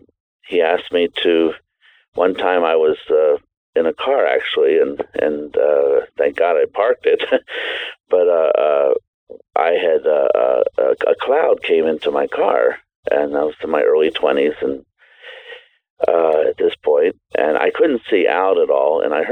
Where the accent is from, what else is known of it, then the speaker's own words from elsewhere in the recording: Louisiana, United States; I'm originally from Louisiana. I come from a Jewish background, but secular, not real religious.